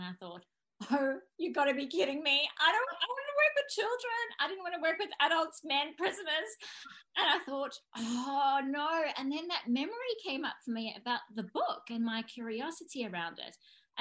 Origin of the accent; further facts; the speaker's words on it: South Africa; because I'm South African